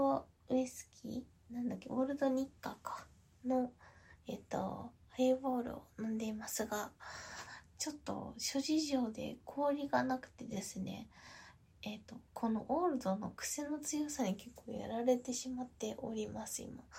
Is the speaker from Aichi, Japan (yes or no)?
no; Tokyo, Japan; accent: Tokyo shitamachi; 出身は東京生まれ東京育ちで、で3代続いているので江戸っ子になるのかなと思っております。なんでちょっと東京の下町っぽい感じの訛りがなんか泥酔したりすると出てきたりすることがあります。